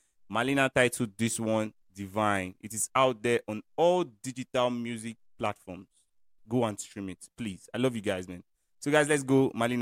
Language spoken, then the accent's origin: English; Delta, Nigeria; I'm actually from Delta State, Nigeria.